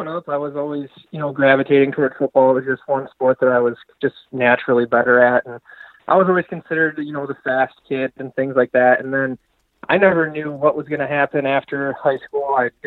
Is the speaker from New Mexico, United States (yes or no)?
yes; Taos, New Mexico, United States; I was back to my hometown. One of my good friends growing up, his dad actually owned a local bar. So we had a bunch of Taos people there, a bunch of friends and family.